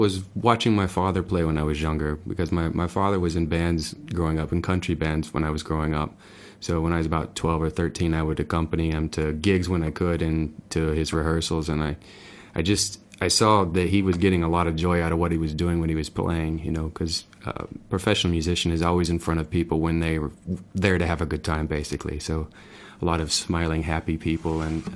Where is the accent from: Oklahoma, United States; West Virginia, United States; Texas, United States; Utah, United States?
Texas, United States; Amarillo; also born or lived in Austin; Well, I lived in Austin, Texas when I was in my 20s. But I'm actually from Amarillo, Texas